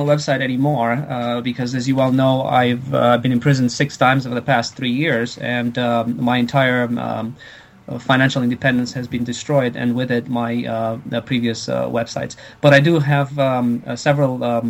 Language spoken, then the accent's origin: English; Canada; I'm Canadian.